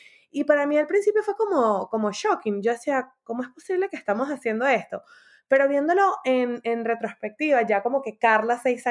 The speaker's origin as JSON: {"language": "Spanish", "country": "Venezuela", "moved": "as an adult", "lives_now": "Miami, United States", "said": "vivimos en Miami con mi esposo Luis, y somos de, bueno, Luis y yo somos de Venezuela, los niñitos nacieron aquí en Miami, pero bueno, ya yo tengo 8 años y medio viviendo acá, y mi esposo tiene como 15 años viviendo en Estados Unidos."}